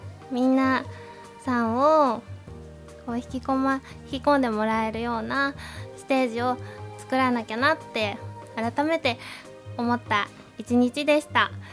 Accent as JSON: {"language": "Japanese", "region": "Hokkaido", "country": "Japan", "lives_now": "Tokyo, Japan", "said": "は北海道出身なので"}